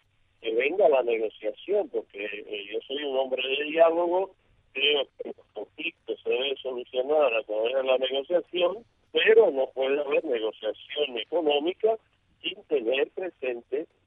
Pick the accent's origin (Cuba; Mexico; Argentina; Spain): Cuba; somos los cubanos que vivimos aquí